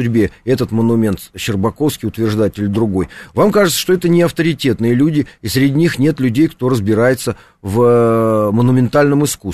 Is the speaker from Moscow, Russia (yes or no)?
yes; Moscow, Russia; я вырос в Лефортово